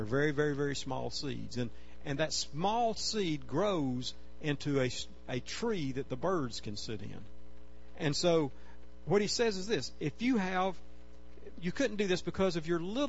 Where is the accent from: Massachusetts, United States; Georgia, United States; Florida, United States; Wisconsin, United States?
Georgia, United States; I grew up in North Georgia where all the mountains were.